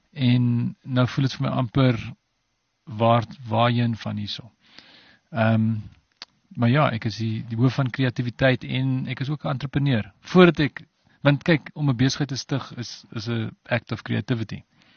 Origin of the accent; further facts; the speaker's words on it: Stellenbosch, Western Cape, South Africa; born there; Ek's gebore in Stellenbosch in 1968, so dis 51 jaar terug, amper, 50 jaar terug. So Stellenbosch, even toe, so ek sê, is 'n klein dorpie soos Prieska of weet, die klein plekkies nie.